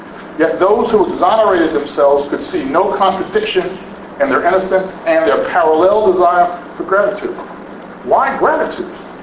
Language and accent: English; Alabama, United States; Now I'm from Alabama. I've been in Alabama all my life.